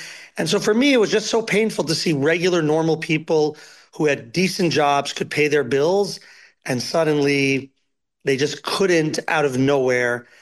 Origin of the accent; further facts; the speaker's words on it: New York City, New York, United States; moved away as an adult; now in Israel; So I'm 50 years old, and I grew up in New York City.